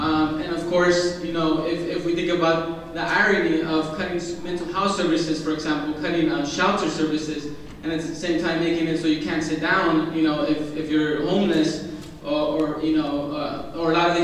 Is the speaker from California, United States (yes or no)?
yes; San Francisco, California, United States; I'm also from San Francisco.